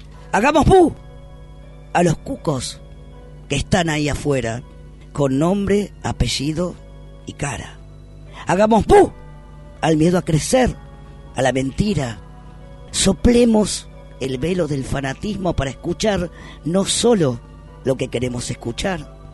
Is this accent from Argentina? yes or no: yes; Argentina; No preguntes de dónde soy. Soy argentina.